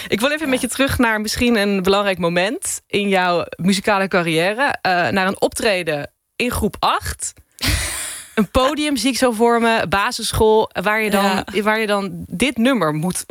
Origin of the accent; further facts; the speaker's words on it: North Brabant, Netherlands; ik kom uit een gezin van 5 in Brabant. En het is een heel klein stadje.